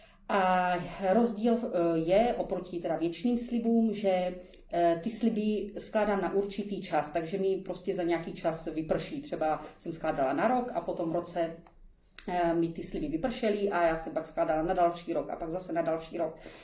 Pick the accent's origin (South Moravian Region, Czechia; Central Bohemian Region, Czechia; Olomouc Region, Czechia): Olomouc Region, Czechia; Prostějov; Vyrůstala jsem ve věřícím prostředí a i v salesiánském prostředí jsem vyrůstala, protože pocházím od Prostějova a v Prostějově byli saleziáni.